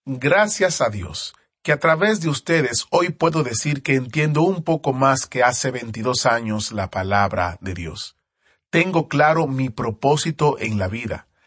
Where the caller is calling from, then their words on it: Dominican Republic; Soy de la República Dominicana